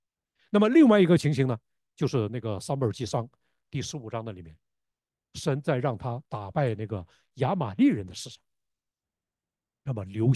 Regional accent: Northeast China, China; 我在东北农村以前长大的时候，就亲眼看到，看到过不少这样的例子

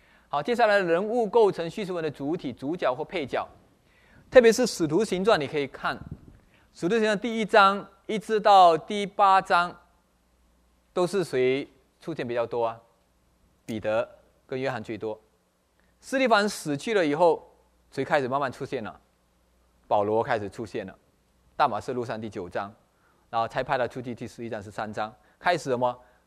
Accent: China; 犹太人是很传统的，比我们中国人还有传统的。

